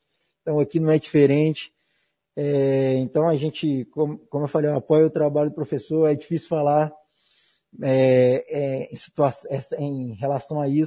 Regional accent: Minas Gerais, Brazil; é um orgulho para o meu bairro, né, para Venda Nova ali, Jardim Europa, onde eu cresci.

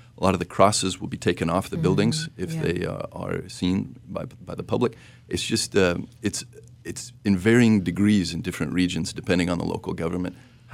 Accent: Nebraska, United States; You know, I'm from Nebraska.

